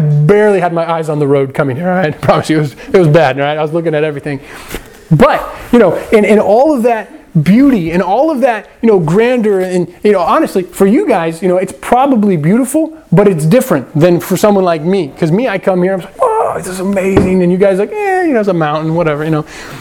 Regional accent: Iowa, United States; I'm from Iowa, right? Iowa is like, this right here, that is Iowa.

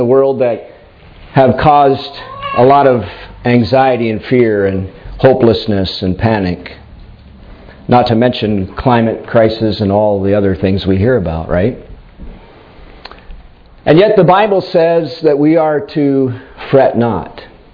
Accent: United States; when I grew up in the United States

